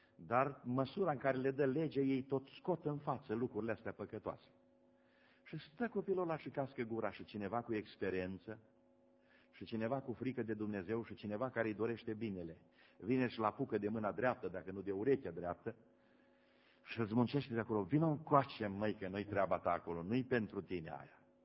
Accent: Romania; Când a văzut însă că sunt român, a început în limba românească

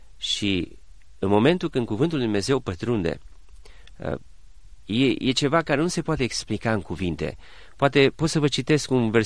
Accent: Timișoara, Timiș County, Romania; am fost crescut în Timișoara și, într-adevăr, fiind numai singur la părinți, mama lucra.

